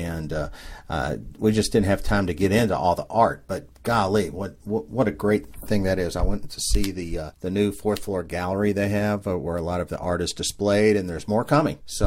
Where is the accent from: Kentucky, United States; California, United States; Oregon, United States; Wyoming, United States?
Kentucky, United States; Louisville; in our little burg here of Louisville, KY, my hometown.